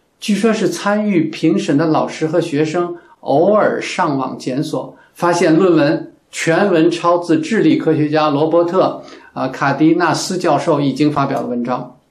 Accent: China; 作为一个中国公民，我真的不愿意提这样的事啊

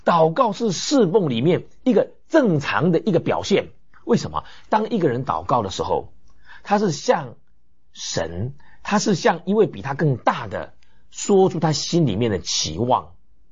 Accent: China; 我们中国人很容易明白的，朝见神就是朝见王的意思。

